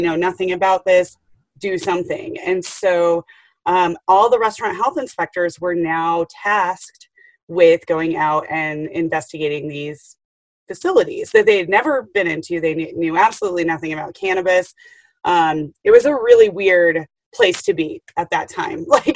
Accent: Colorado, United States; I grew up in Colorado, so I knew, you know, enough about it.

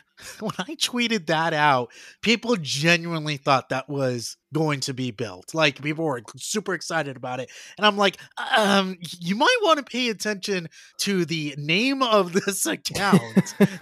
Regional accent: Las Vegas, Nevada, United States; Now, obviously, I grew up in Las Vegas, and we didn't really have like a Main Street, but my grandparents did live in Prescott, Arizona.

